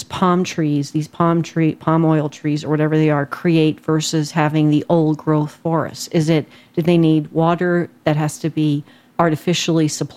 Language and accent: English; New Jersey, United States; people say, where are you from? And I say, well, I'm from New Jersey. Well, I moved here 40 years ago, you know, when I lived in Europe and all this stuff.